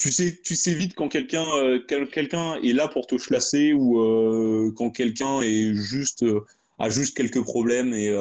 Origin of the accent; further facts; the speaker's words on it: Toulon, Provence-Alpes-Côte d'Azur, France; même si je viens de Toulon